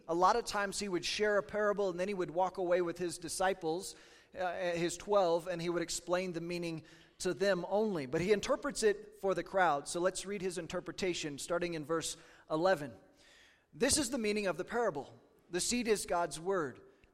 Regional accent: Kansas, United States; My home state is Kansas, and you pronounce it Kansas, just like that.

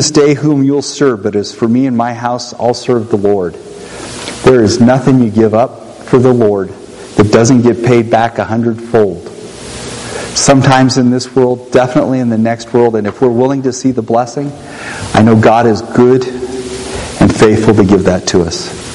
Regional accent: United States; I'm an American, so I know this for Americans.

